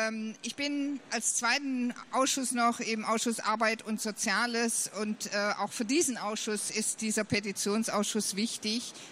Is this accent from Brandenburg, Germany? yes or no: no; Reutlingen, Baden-Württemberg, Germany; Ich komme aus Baden-Württemberg, Wahlkreis Reutlingen.